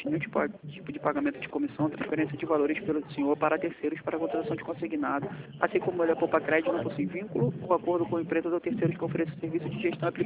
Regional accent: Nova Iguaçu, Rio de Janeiro, Brazil; aqui de Nova Iguaçu

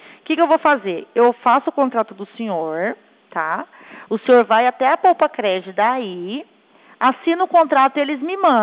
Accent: Teodoro Sampaio, São Paulo, Brazil; Eu sou de Teodoro Sampaio, perto de Prudente.

